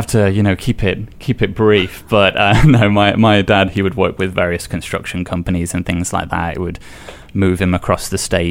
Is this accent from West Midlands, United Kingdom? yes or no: yes; Stoke-on-Trent, West Midlands, United Kingdom; also born or lived in Huntingdon; I was born in Huntington and grew up in Stoke-on-Trent, which is not really famous for a lot, but the captain of the Titanic was from there.